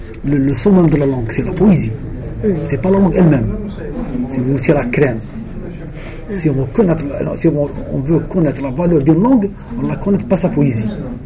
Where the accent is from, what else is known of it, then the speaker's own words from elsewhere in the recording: Sétif, Sétif Province, Algeria; je suis algérien. Et exactement, je suis de Silif.